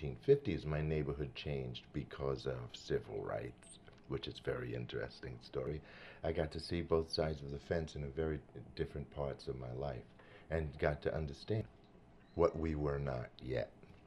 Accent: Brooklyn, New York, United States; So growing up in Brooklyn, for me, was very special because it, in fact, was a brand new world.

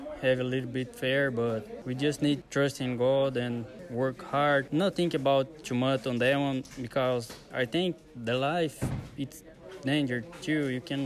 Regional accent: Itatiba, São Paulo, Brazil; English is a second language; now in United States; I grew up in Brazil. The city is Itatiba, São Paulo.

